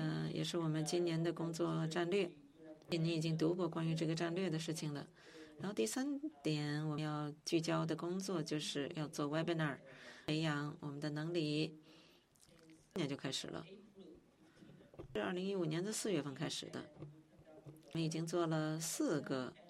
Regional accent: China; 尽管我是从中国过来的

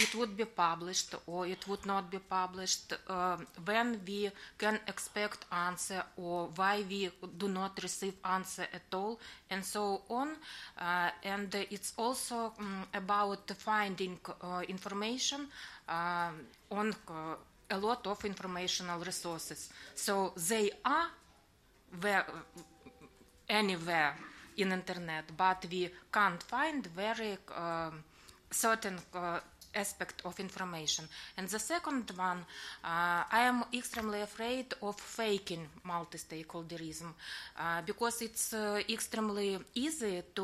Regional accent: Ukraine; English is a second language; I am also from Ukraine.

